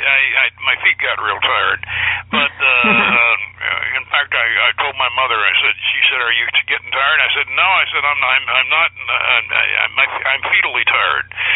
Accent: Georgia, United States; also born or lived in St. Petersburg, Florida / Pennsylvania; I was born in 1935 in St. Petersburg, Florida, which is a tourist town on the west coast of Florida. And I grew up partly in Georgia during World War II, and also spent summers in Pennsylvania during World War II or before.

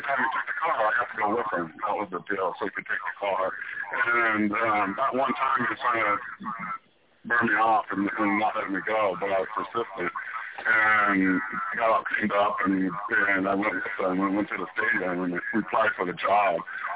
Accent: California, United States; I'm from California. My first game, they're my team.

